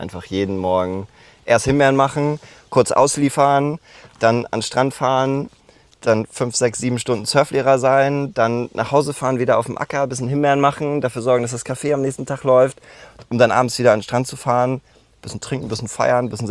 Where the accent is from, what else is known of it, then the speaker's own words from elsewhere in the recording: Vollerwiek, Schleswig-Holstein, Germany; ich komme aus Vollerwiek, ja, und wir hatten ja einen Badestrand in Vollerwiek. Mhm. Das heißt, und ich komme von einem Bauernhof